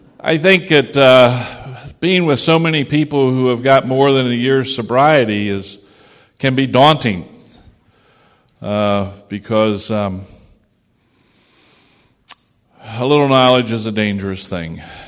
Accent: Hagerstown, Maryland, United States; I'm from Hagerstown, Maryland.

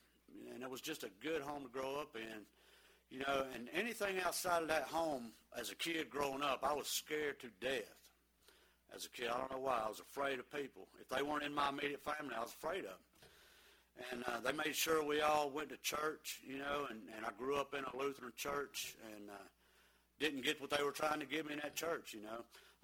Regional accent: Charlotte, North Carolina, United States; born there; And I was born in Charlotte back in 1963.

